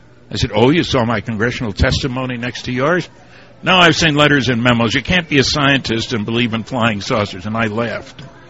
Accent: New Jersey, United States; I'm from New Jersey. So that was part of the problem.

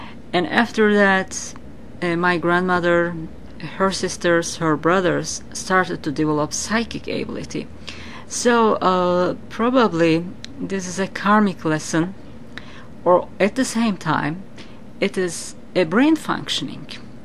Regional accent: Turkey; as I'm coming from Turkey, as a native Turkish person, we have our traditional ways to keep our home spiritually clean and pure

